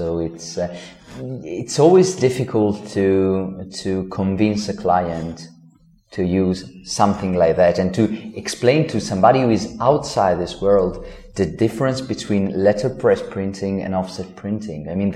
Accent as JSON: {"language": "English", "country": "Italy", "said": "because we are from Italy"}